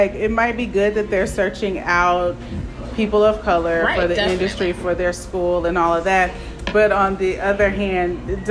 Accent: Oakland, California, United States; I have to remind people, I'm from Oakland.

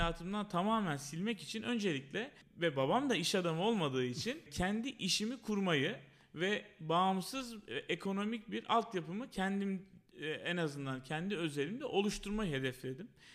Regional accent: Konya, Turkey; Beni tanımlayan ve sevdiğim yönlerimden biri de Konyalı olmak. Ben severek ve gururla Konyalıyım diyebilirim. 1990 doğumluyum.

